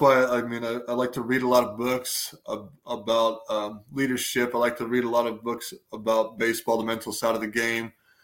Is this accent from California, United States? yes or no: no; Chicago, Illinois, United States; at Wrigley Field in the major leagues, because I'm from Chicago.